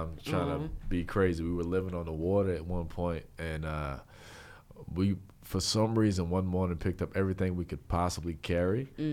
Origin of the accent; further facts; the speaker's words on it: Camp Lejeune, North Carolina, United States; born there; also born or lived in Hawaii; I was born in Camp Lejeune.